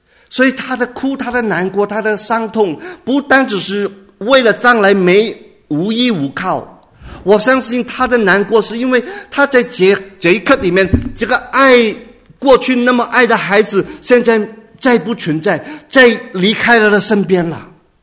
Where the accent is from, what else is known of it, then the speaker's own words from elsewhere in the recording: China; Chinese is a second language; 我们中国人有句话说什么